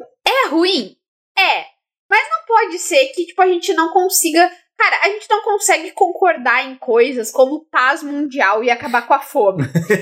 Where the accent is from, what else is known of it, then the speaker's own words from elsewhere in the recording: Rio Grande do Sul, Brazil; Falo isso porque sou do Rio Grande do Sul.